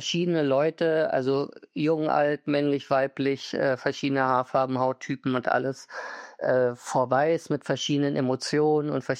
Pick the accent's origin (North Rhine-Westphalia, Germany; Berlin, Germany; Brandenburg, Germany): Berlin, Germany; born there; ich bin gebürtiger Berliner.